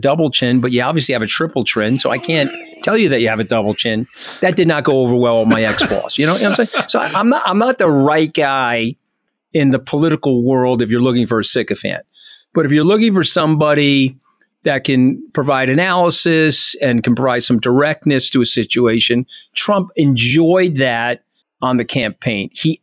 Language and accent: English; New York, United States; And of course, I'm a New Yorker. I'm not Ted Cruz.